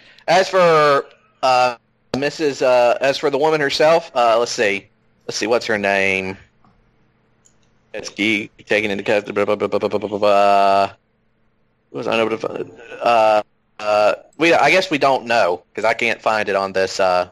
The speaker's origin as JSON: {"language": "English", "region": "Georgia", "country": "United States", "tie": "born or raised there", "said": "My home state of Georgia and Florida Man. So, in my home state of Georgia"}